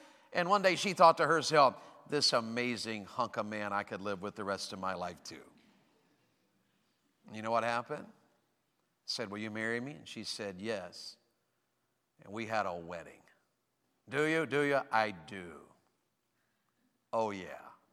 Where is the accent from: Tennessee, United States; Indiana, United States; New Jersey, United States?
Tennessee, United States; She's from Ohio. I'm from Tennessee.